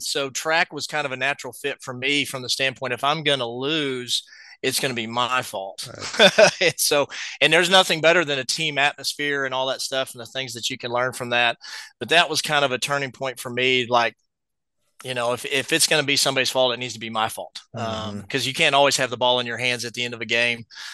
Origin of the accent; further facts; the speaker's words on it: Texas, United States; I grew up in North Texas area, went to high school at Lindsay High School.